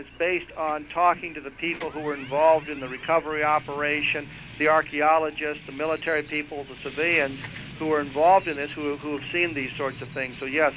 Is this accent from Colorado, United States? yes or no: yes; Colorado, United States; I grew up in Colorado, flew helicopters for the Army for 4 years with a tour in Vietnam, spent 12 years in Air Force Intelligence.